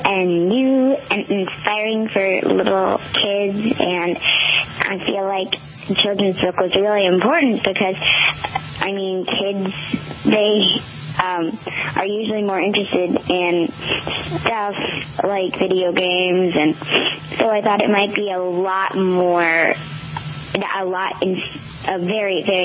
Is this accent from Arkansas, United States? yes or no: no; Fairfax, California, United States; So I just set up my lemonade stand at my hometown and my in Fairfax, California, and it's a little near San Francisco.